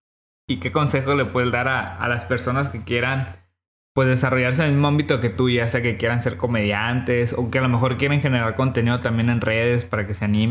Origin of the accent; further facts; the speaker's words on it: Ciudad Obregón, Sonora, Mexico; Yo soy de Obregón